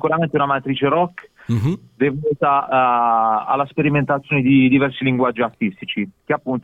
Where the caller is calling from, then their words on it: Gravina in Puglia, Apulia, Italy; noi parliamo dalla Fabbrica del Suono, che è il nostro contenitore, diciamo la nostra factory audiovisiva, locata in Gravina in Puglia, provincia di Bari.